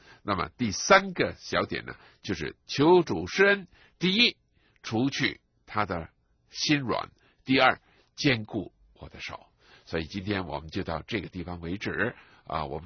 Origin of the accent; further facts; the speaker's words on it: China; 就是我们中国人呢是一个讲人情的民族